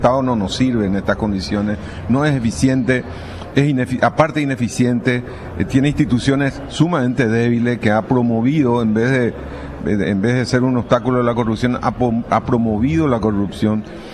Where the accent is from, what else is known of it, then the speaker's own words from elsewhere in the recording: Paraguay; los temas que nos desafían como paraguayos.